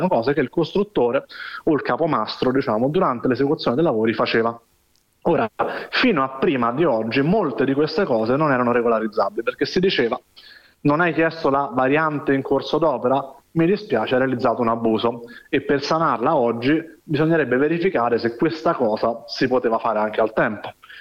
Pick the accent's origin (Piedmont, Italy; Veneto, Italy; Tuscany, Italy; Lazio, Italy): Lazio, Italy; Rome; stavo camminando nei pressi del Colosseo, sono di Roma